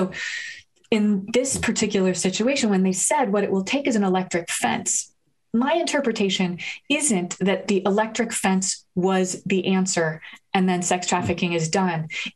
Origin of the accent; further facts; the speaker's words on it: New Haven, Connecticut, United States; when she was visiting my hometown of New Haven a little while ago.